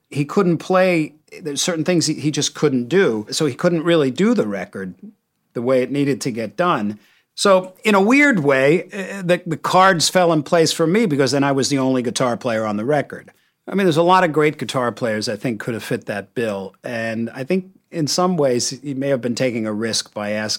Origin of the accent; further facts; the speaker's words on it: United States; I think it was interesting to pick me to be in … being that I am so American.